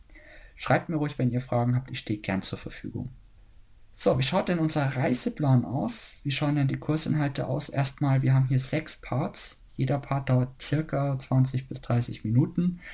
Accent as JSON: {"language": "German", "town": "Ingolstadt", "region": "Bavaria", "country": "Germany", "said": "Ich komme aus Ingolstadt."}